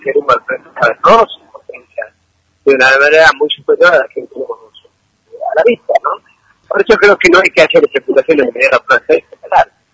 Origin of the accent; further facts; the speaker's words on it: Tucumán, Argentina; Como tucumano, no entiendo a los tucumanos